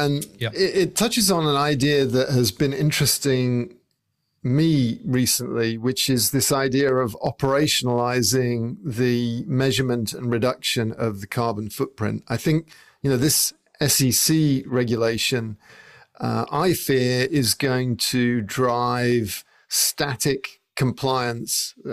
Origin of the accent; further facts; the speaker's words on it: England, United Kingdom; because I grew up in England